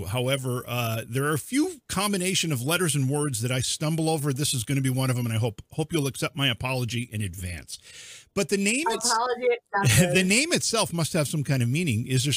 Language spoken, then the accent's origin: English; New York, United States; I come from New York.